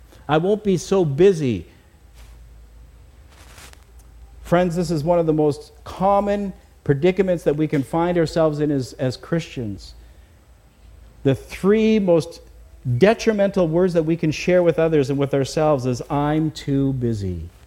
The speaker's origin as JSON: {"language": "English", "country": "Canada", "tie": "born or raised there", "moved": "yes", "lives_now": "United States", "said": "You know, I came from Canada just a year and a half ago. Many of you know that I was born and raised in that country, and hockey is big in Canada."}